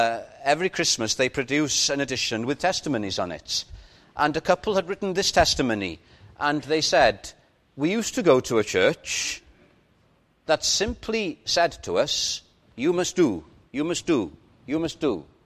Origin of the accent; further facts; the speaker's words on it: Llandudno, Wales, United Kingdom; In my hometown of Llandudno, I've said this before probably, on the high street there's a church